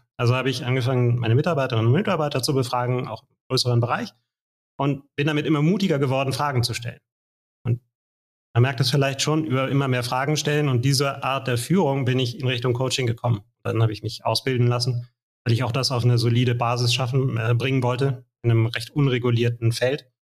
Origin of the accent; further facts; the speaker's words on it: Hamburg, Germany; privat bin ich 46 Jahre alt, verheiratet, drei Kinder, bin in Hamburg geboren und in der Nähe aufgewachsen und arbeite in Hamburg.